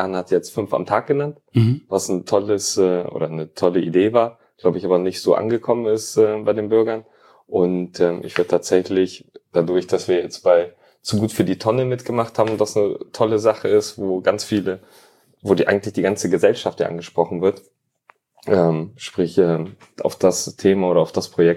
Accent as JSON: {"language": "German", "region": "Hamburg", "country": "Germany", "tie": "born or raised there", "also_born_or_lived": "Tallinn, Estonia", "lives_now": "Bielefeld, Germany", "said": "Geboren bin ich in Tallinn, in Estland. Das ist im Baltikum, genauer gesagt unter Finnland. Und aufgewachsen bin ich in Hamburg."}